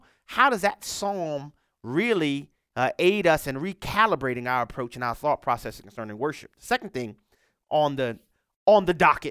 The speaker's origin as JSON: {"language": "English", "region": "Louisiana", "country": "United States", "tie": "born or raised there", "said": "You know, it's only about 3.5 to 4 million people in my home state of Louisiana."}